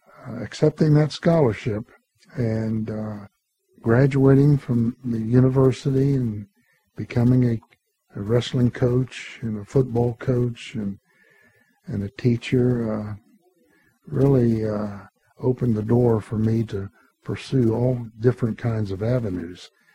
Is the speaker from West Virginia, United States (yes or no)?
yes; Parkersburg, West Virginia, United States; I have visited the elementary school in my hometown and visited the high school, Catholic high school, and also visited the public school in my hometown where I graduated from Parkersburg High School. I was a former Big Redder